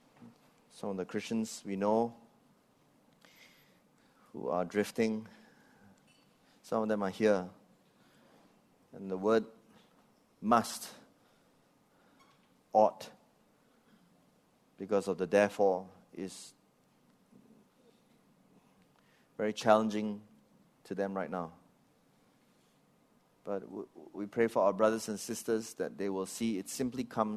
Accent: Australia; now in Singapore; I'm a migrant myself. I came from Australia here. I have permanent residency in Singapore and Australia.

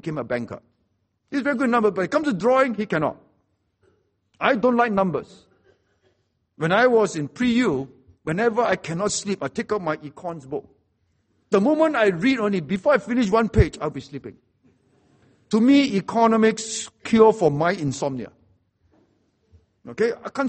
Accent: Seremban, Negeri Sembilan, Malaysia; I see things on the table at home when I was growing up in Seremban.

